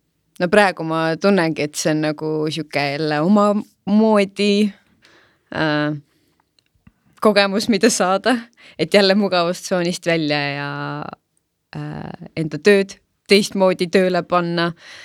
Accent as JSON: {"language": "Estonian", "town": "Saue", "region": "Harju County", "country": "Estonia", "tie": "born or raised there", "said": "Mu piirkond ongi mu kodukant, Laagri ja Saue."}